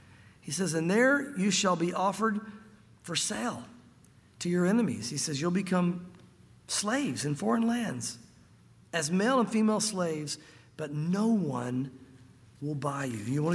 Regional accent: Tennessee, United States; I'm a Tennessee boy. I grew up in the South. I'm not an outsider coming in talking bad about our food.

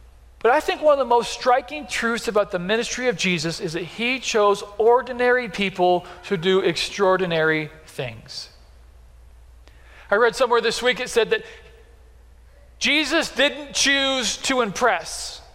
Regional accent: Beatrice, Nebraska, United States; I'm from Beatrice, if I haven't met you yet

